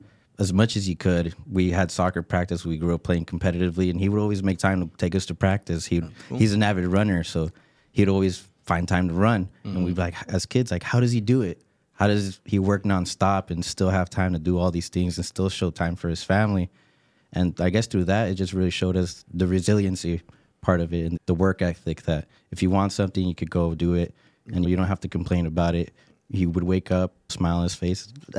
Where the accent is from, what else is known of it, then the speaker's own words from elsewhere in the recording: San Jose, California, United States; We're born and raised in San Jose, raised in the East Side.